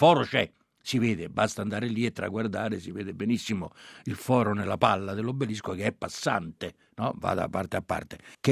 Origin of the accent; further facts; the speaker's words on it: Rome, Lazio, Italy; Perché io sono puntuale, ma sono pure romano.